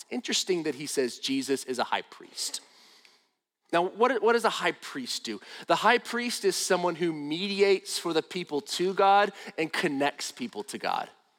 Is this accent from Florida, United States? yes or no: yes; Florida, United States; When I was a kid, I was growing up in Northwest Florida. It was the part of Florida where we really didn't wear shoes.